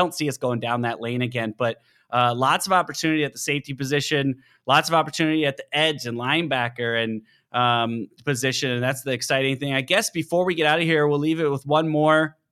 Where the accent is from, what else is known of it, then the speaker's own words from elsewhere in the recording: Seattle, Washington, United States; I grew up in the Seattle area for a long time